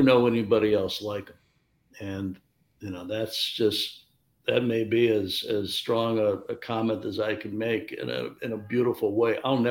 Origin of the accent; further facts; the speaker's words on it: Chicago, Illinois, United States; Now I'm from Chicago, 2,000 miles away from Los Angeles.